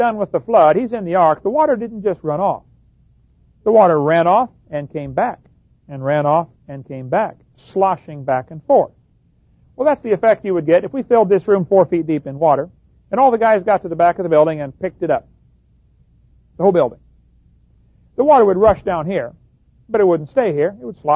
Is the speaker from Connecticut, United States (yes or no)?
no; East Peoria, Illinois, United States; I grew up in East Peoria, Illinois. My dad used to take us all the time to the strip mines up north of northwest of Peoria